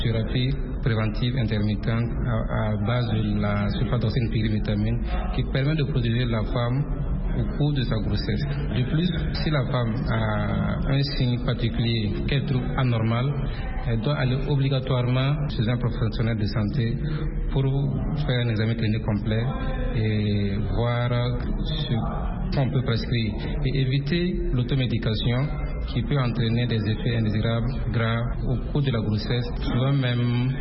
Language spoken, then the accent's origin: French; Burkina Faso; Chez nous, au Burkina Faso, ce sont les enfants de moins de 5 ans que le gouvernement a ciblés